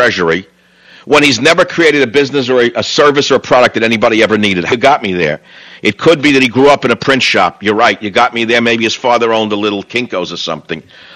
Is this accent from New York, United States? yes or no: yes; New York, United States; he's a New Yorker, like I'm a New Yorker, in the sense that he doesn't stop talking.